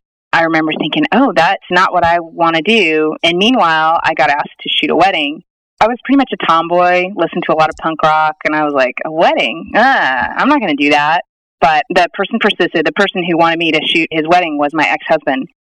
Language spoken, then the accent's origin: English; Idaho, United States; Yes, I definitely think it had an influence. I always tell people that movie, Napoleon Dynamite, they just nailed it. That was my childhood.